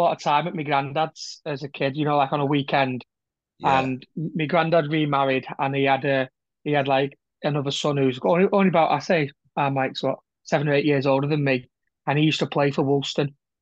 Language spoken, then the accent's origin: English; Newton, North West England, United Kingdom; Newton. I'm from Newton. An only child, just me, mum, and my dad. Newton was home until I moved out at 19.